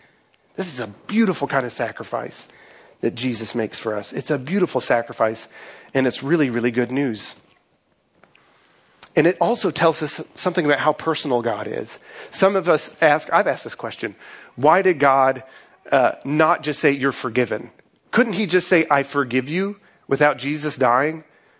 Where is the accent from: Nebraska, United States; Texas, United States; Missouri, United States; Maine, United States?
Missouri, United States; I grew up in Missouri on a farm, a cattle farm, and so sacrifice wasn't quite as offensive to me because I was used to a lot of death on the farm